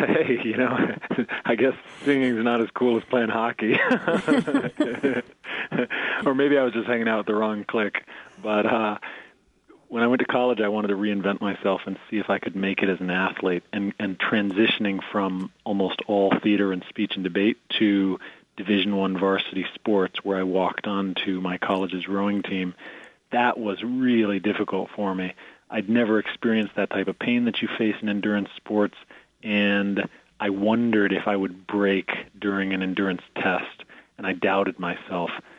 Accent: Grand Forks, North Dakota, United States; It comes from my experience growing up in Grand Forks.

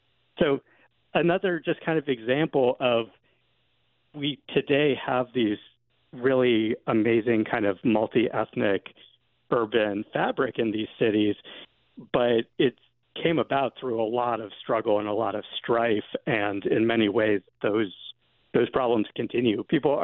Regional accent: Albuquerque, New Mexico, United States; one of the kind of things that I grew up with in Albuquerque was this idea of the three cultures of New Mexico

